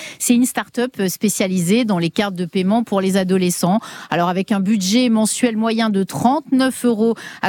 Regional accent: Corsica, France; les prix à la consommation ici chez nous en Corse font partie également des plus élevés

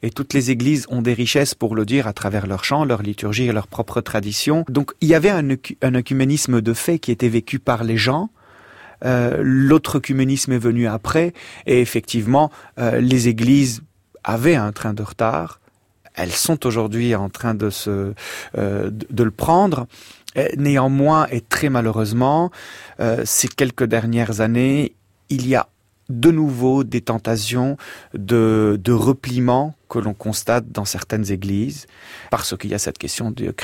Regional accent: Lebanon; Mon enfance au Liban, bien sûr.

